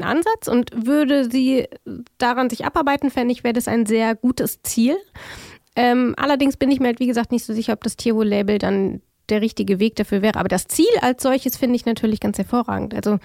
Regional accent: Frankenthal, Rhineland-Palatinate, Germany; ich komme ja aus Frankenthal, was jetzt für alle, die sich nicht wunderbar in der Pfalz auskennen, genau daneben ist.

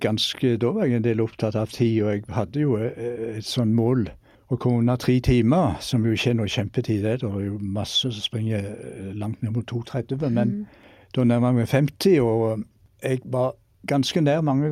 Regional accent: Sokndal, Rogaland, Norway; Ja, da tror jeg faktisk jeg vil gå tilbake helt til barndommen i Sokndal, der jeg vokste opp en fjellgard, vegløse sådan

